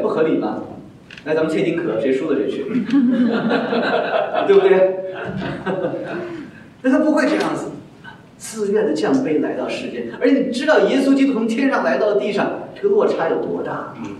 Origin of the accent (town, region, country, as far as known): China